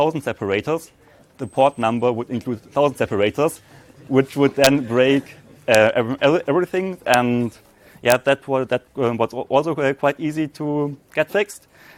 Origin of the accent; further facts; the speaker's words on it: Stuttgart, Baden-Württemberg, Germany; Since I am from Stuttgart and there.